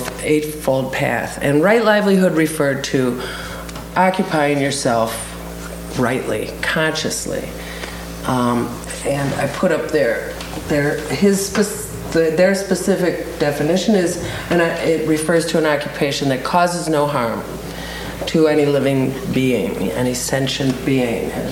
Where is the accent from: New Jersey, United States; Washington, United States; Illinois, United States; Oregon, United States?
Illinois, United States; Chicago; I come from Chicago. It is a very multicultural place, and multiracial as well.